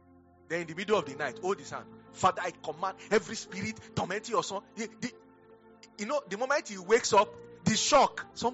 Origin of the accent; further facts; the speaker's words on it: Lagos, Nigeria; But me, I came from Lagos, and I have a very nice way of doing my thing.